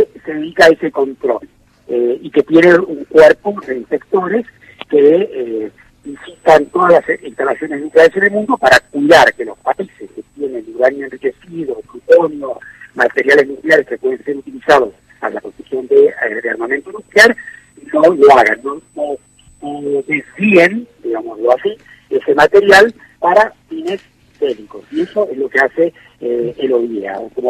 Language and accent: Spanish; Argentina